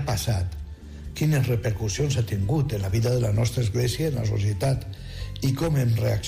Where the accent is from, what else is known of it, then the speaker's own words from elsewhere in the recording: Valencian Community, Spain; vindran sacerdots i fidels de Menorca, d'Elx, del meu poble i d'altres pobles també d'Alacant